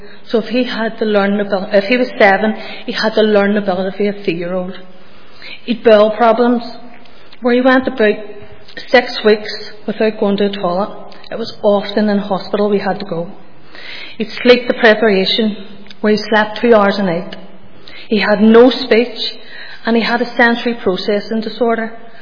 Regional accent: Northern Ireland, United Kingdom; I grew up in the Shankill Road

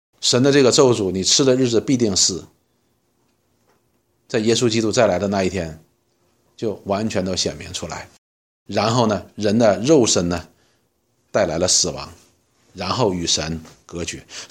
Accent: China; 所以我们中国人讲句话叫什么，什么夫妻本是同林鸟是吧，大难来是各自飞。

